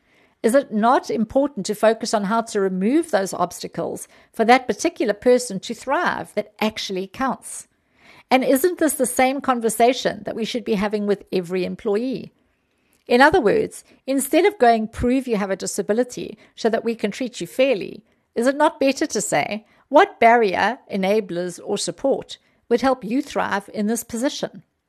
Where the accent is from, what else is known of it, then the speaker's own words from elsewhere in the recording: South Africa; I'm from South Africa